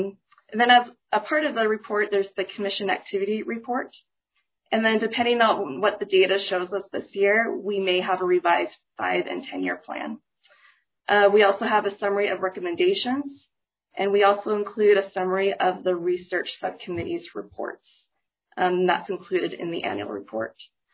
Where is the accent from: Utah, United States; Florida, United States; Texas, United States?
Utah, United States; Ogden; So as a kid, I grew up in Ogden, which is a city with a high rate of kids experiencing IGP in Weber County.